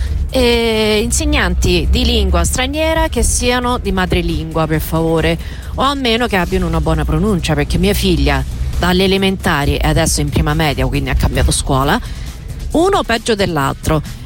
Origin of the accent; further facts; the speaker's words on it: Canada; now in Italy; Buongiorno. Allora, premetto che io sono canadese di origine.